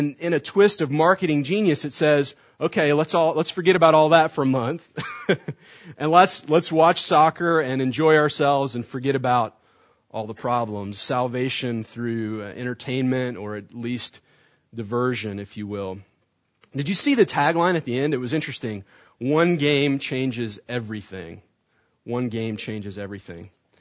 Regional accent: United States; Okay, as an American, I look at that commercial and I think, yeah, right, the world united around soccer.

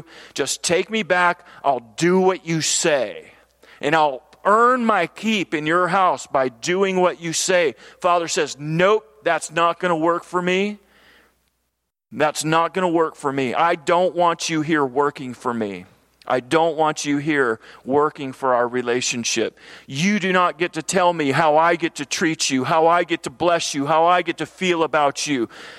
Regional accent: United States; Sorry, I'm from America, so, you know, we're okay with that.

